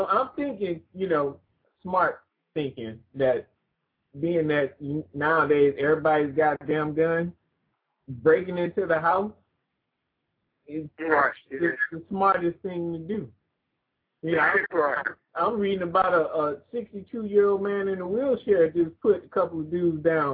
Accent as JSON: {"language": "English", "town": "New Orleans", "region": "Louisiana", "country": "United States", "said": "Well, you know, I'm from New Orleans, and I hear stuff, and you know, you hear stuff in the news, and I'm like, damn, how did I ever survive?"}